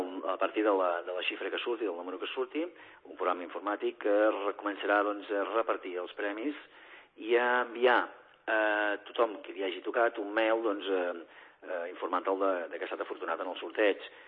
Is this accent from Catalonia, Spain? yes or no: yes; Girona, Catalonia, Spain; com a gironins o com a organitzadors de l'esdeveniment